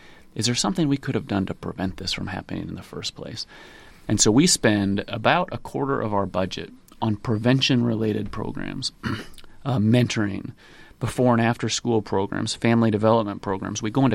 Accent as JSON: {"language": "English", "town": "Nevada", "country": "United States", "tie": "born or raised there", "said": "So you think that's the size of my hometown, Nevada, where I grew up."}